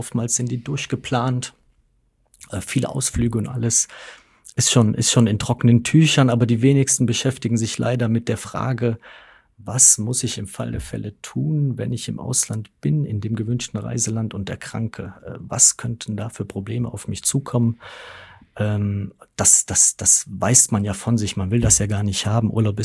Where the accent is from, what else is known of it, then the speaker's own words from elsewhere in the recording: Rhineland-Palatinate, Germany; Ich komme von einem kleinen Dorf. Im Westerwald lebe auch nach wie vor noch in meinem Heimatort.